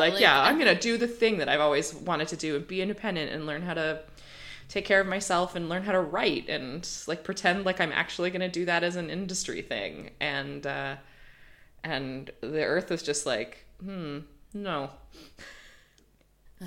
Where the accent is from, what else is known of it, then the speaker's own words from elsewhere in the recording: United Kingdom; That's how I talk now. I'm British.